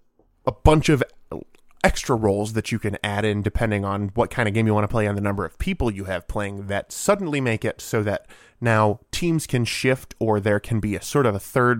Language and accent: English; Michigan, United States; Somehow I grew up in Michigan and I've never played Euchre.